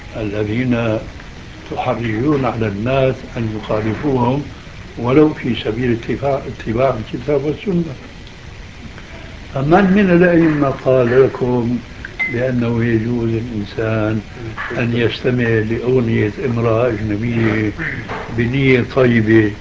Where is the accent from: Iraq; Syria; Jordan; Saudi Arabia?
Syria; طالب علم لفه غضانيه اللي بيسموها عندنا في الشام صفره ولحيه